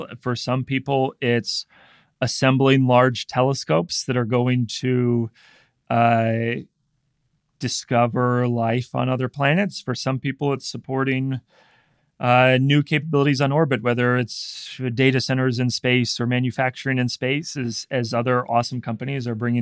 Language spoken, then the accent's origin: English; Iowa, United States; Yeah, I'm originally a Bulls fan and I'm from Iowa.